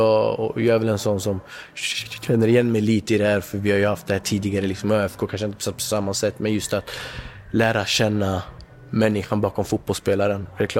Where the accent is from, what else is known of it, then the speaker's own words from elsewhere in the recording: Sweden; de är liksom från Kongo och jag är född uppväxt i Sverige